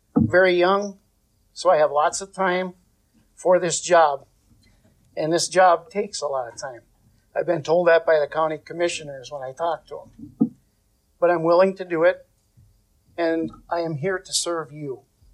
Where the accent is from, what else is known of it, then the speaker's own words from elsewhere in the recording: Gilbert, Minnesota, United States; now in Silver Bay, United States; I was born and raised on the Iron Range in Gilbert. I was one of seven. I moved to Silver Bay in 1994